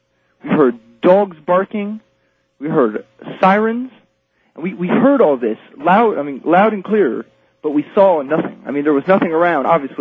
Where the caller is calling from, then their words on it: Indianapolis, Indiana, United States; Hi, I'm calling from Indianapolis